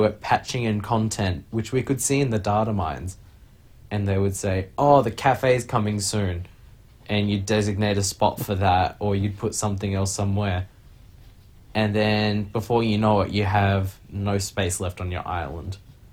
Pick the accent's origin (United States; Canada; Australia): Australia